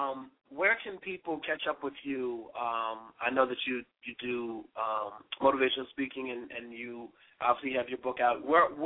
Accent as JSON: {"language": "English", "town": "Richmond", "region": "Virginia", "country": "United States", "said": "Okay. I am too. I'm from Richmond."}